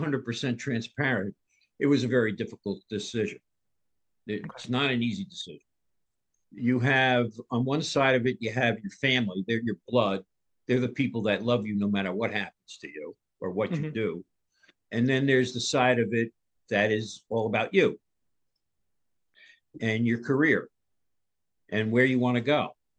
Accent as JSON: {"language": "English", "town": "Carmel", "region": "New York", "country": "United States", "tie": "born or raised there", "also_born_or_lived": "New Fairfield, Connecticut", "lives_now": "Cleveland, United States", "said": "where I grew up was in Carmel, New York, which is 15 minutes away from New Fairfield, Connecticut."}